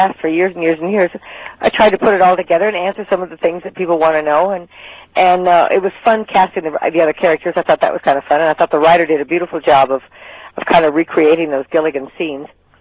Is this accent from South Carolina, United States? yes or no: no; Nevada, United States; I was born and raised in Nevada, fourth generation. My great-great-grandfather drove stagecoach during the Gold Rush, so I'm a real Western girl.